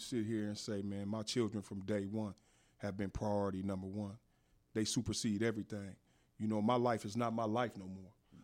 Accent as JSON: {"language": "English", "town": "Inglewood", "region": "California", "country": "United States", "tie": "born or raised there", "said": "You know, I was born and raised in Inglewood. You know, I come from a gang-infested element."}